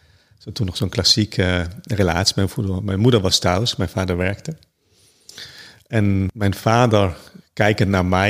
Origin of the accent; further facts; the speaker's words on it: Trentino-Alto Adige, Italy; first language German; Dutch is a second language; Ik kom uit Zuid-Tirol. Dat is het Duitsstalige gebied in Italië. De man van de bergen, dat noem ik me soms ook. En dan ben ik groot geworden in een gezin dat Duitsstalig is.